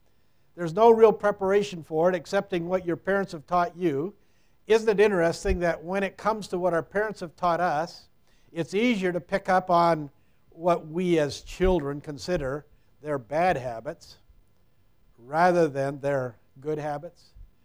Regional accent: Waterloo, Iowa, United States; I come from Waterloo, Iowa. That's about 90 miles east of Dubuque. It's a good place to be from some days. It's not where we made our home most of our life, but that's where we have located recently.

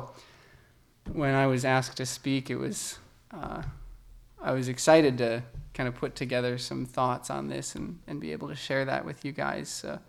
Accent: Wisconsin Rapids, Wisconsin, United States; also born or lived in Minneapolis; now in Waukesha, United States; I'm originally from Wisconsin Rapids, a small town in the center of Wisconsin. It's where I spent all my childhood. I went to college in Minneapolis at the U of M. I studied mechanical engineering, and when I graduated, I came down to Waukesha for a job.

